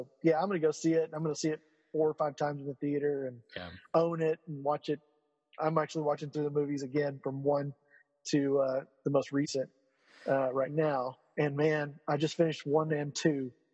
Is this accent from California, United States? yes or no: no; Texas, United States; I'm actually from East Texas where it's the exact opposite, more like where you are. It's like humid. Everything is sticky and muggy all the time.